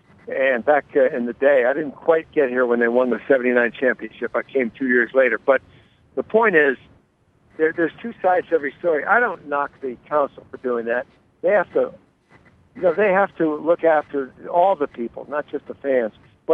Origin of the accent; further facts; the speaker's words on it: Connecticut, United States; But and plus, I'm a UConn fan because I'm from Connecticut.